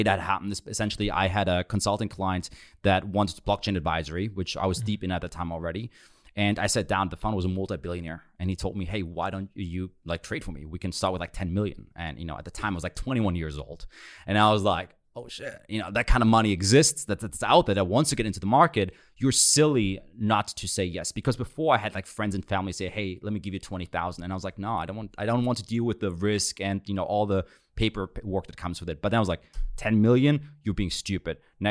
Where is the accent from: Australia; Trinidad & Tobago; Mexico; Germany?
Germany; English is a second language; moved away as an adult; now in United States; So I was born and raised in Germany. And it was kind of interesting too, because I got immigrated in 08